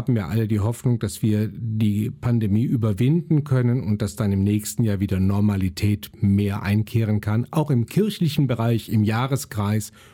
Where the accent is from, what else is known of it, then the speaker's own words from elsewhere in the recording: Neuss, North Rhine-Westphalia, Germany; Also ich bin ja als Kind natürlich schon in meiner Heimat in Neuss mitgegangen